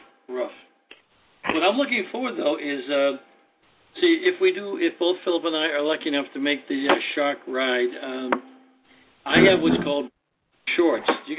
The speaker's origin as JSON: {"language": "English", "town": "Boston", "region": "Massachusetts", "country": "United States", "tie": "born or raised there", "said": "When I grew up in South Boston, of course, we were right there by the bay, so we took boats everywhere and all that."}